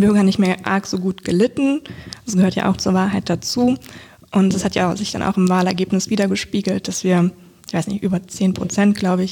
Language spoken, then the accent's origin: German; Wiesbaden, Hesse, Germany; war immer so ein Nachhausekommen-Gefühl, wenn ich dann wieder in Wiesbaden angekommen bin, oder wenn man als Kind im Urlaub war und dann sind wir, also wir haben bei Henkel Trockengon gewohnt